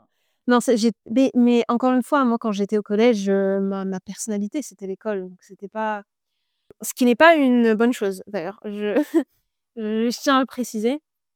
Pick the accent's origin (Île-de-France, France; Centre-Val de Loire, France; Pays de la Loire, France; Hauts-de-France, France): Île-de-France, France; also born or lived in Morocco; now in Dublin, Ireland; j'ai 28 ans. J'ai grandi dans la région parisienne. Je suis née au Maroc. Actuellement, je vis à Dublin, en Irlande